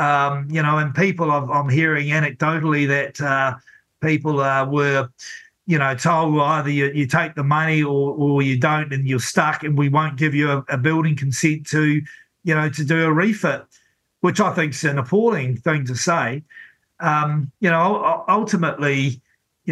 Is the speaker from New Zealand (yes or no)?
yes; Taradale, Hawke's Bay, New Zealand; I'm a kid from Hawke's Bay myself, born and bred in Tarradale, Church Road